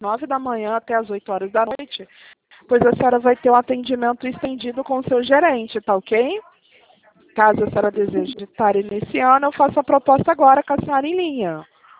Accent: São Paulo, Brazil; moved away as an adult; quando eu morava em São Paulo. Sou de São Paulo, da capital. Aí eu casei e me mudei, fui para outro estado.

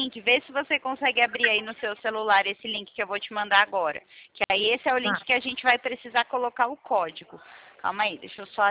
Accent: São Paulo, Brazil; eu sou de São Paulo.

